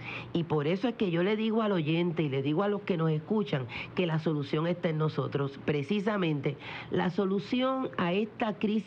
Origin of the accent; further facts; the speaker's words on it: Puerto Rico; Puerto Rico, como nación puertorriqueña, caribeña, latinoamericana, nosotros no tengamos derecho